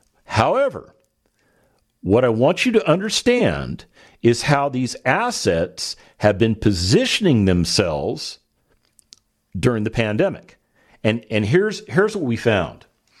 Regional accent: Las Vegas, Nevada, United States; because believe it or not … grew up in Las Vegas. That's where I was born and raised. And what I saw growing up in Nevada was a bunch of Californians moving into Southern Nevada

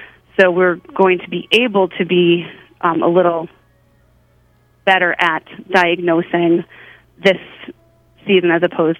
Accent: Sharon, Connecticut, United States; I grew up in Charon, Connecticut. I went to Charon Center School in Housatonic Valley, and then went off and got my degrees and came back to practice.

